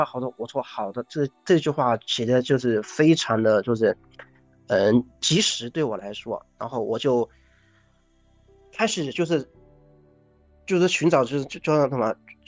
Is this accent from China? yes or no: yes; Hunan, China; 因为我不是说过我小时候是在湖南的农村嘛